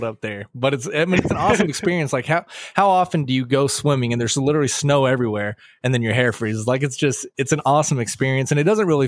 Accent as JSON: {"language": "English", "town": "Fairbanks", "region": "Alaska", "country": "United States", "said": "Yeah, I'm from Fairbanks originally. So I was back there."}